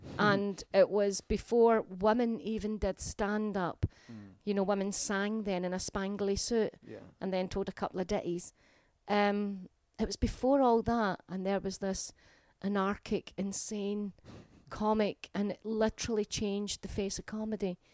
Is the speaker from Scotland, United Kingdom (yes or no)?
yes; Glasgow, Scotland, United Kingdom; I am from Glasgow.